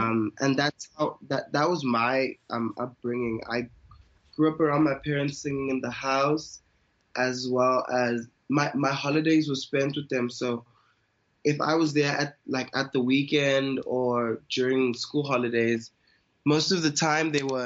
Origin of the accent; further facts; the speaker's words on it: Johannesburg, Gauteng, South Africa; also born or lived in Cape Town; I was born and raised in Johannesburg, and I lived in Cape Town for a while, but I'm back in Johannesburg now.